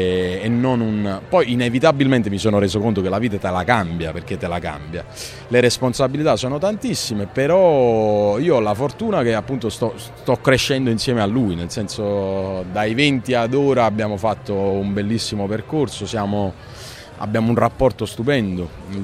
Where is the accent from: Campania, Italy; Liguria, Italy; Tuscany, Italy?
Campania, Italy; Naples; c'è Napoli ovunque. Io sono contentissimo, che sono innamorato della mia terra